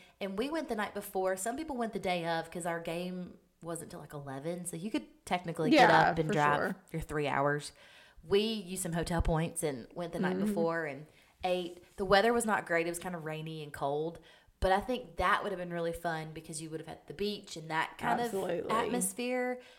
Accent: the South, United States; We're from the South.

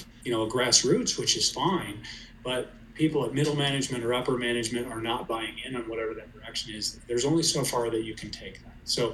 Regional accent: Colorado, United States; So, and I'm from Colorado, so I'm maybe cheating a little bit here

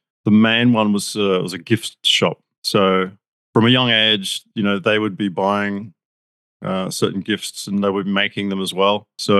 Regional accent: Mullaney, Queensland, Australia; now in Melbourne, Australia; So I was born in Australia, up in Queensland, in a place called Mullaney, which is about an hour north of Brisbane. It's a regional kind of town. So kind of grew up in the country.

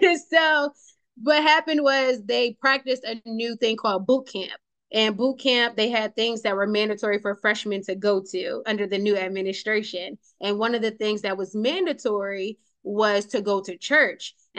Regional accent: Bronx, New York, United States; also born or lived in Buffalo; because I'm originally from the South Bronx. And then we moved to Buffalo in the latter part of my childhood.

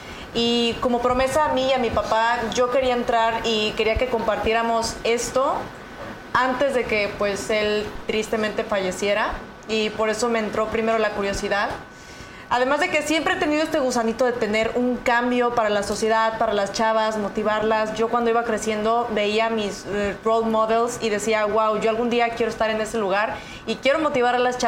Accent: Acapulco, Guerrero, Mexico; Acapulco se destrozó, a mí me tocó, yo soy de Acapulco y a mí me tocó pasarlo allá

